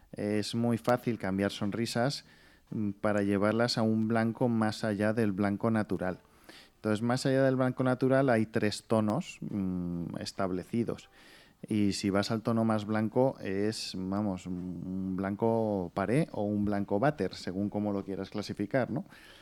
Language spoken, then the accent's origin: Spanish; Spain; según parece, somos los primeros españoles en haber hablado ahí.